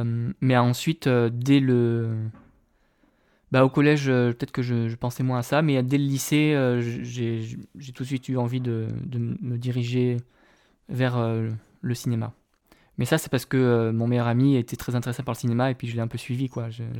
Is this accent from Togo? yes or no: no; Auvergne-Rhône-Alpes, France; je viens de France, de la région de Rhône-Alpes, dans la Drôme.